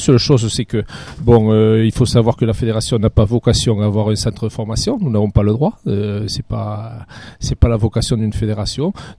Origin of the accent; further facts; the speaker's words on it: France; Et c'est vrai que ça pose toujours quelques problèmes chez nous en France.